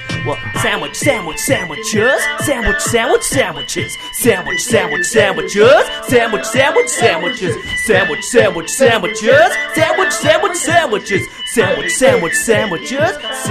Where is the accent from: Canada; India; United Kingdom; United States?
Canada; Alberta; I'm originally from Alberta.